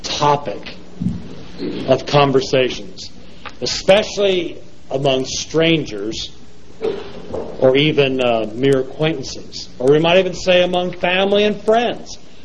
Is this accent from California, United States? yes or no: yes; California, United States; I grew up in Southern California, and people even complained about the weather down there